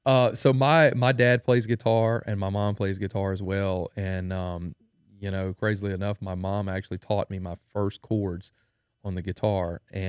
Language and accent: English; Denham Springs, Louisiana, United States; I am a musician from Denham Springs, Louisiana. That's where I was born and raised.